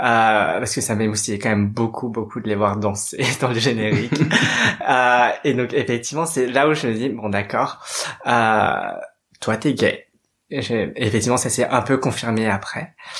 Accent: Paris, Île-de-France, France; Alors, je suis née à Paris, très exactement dans le 13e arrondissement, pour ne pas être absolument pas cliché. Et donc, j'ai vécu à peu près toute ma vie à Paris et en banlieue parisienne.

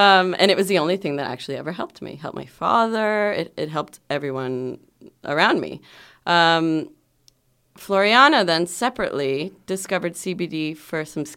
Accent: California, United States; So I'm from California. Yeah. You can hear my voice.

